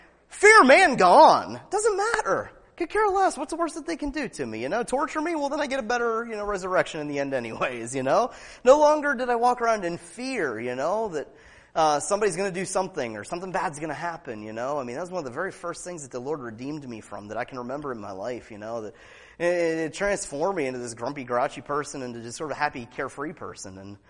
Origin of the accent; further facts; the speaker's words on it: Alabama, United States; When I was growing up in Alabama, he talked about a sweet potato pie.